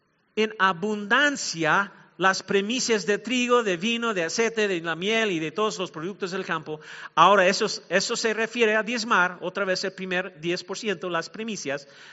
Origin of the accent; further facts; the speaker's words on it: Mexico; now in United States; solo porque soy mexicano no significa, o soy mexicano ahora